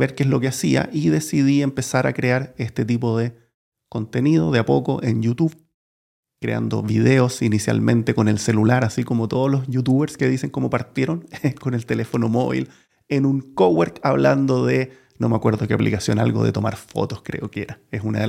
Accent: Chile; now in Switzerland; Bueno, yo soy chileno, si es que no te has dado cuenta por mi acento. Trato de ocultarlo mucho, de cambiarlo. Sé que en Chile tenemos un acento horrible que en Latinoamérica a veces ni se entiende.

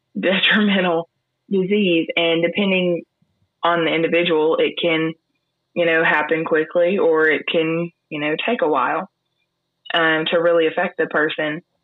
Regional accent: Alabama, United States; So growing up, I lived in northeastern Alabama.

